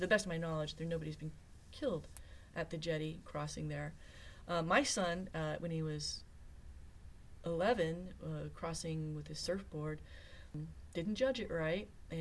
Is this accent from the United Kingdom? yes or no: yes; England, United Kingdom; And when I grew up in England, and when you visit Europe, you'll find that there's all kinds of circuitous paths and streets and stuff like that.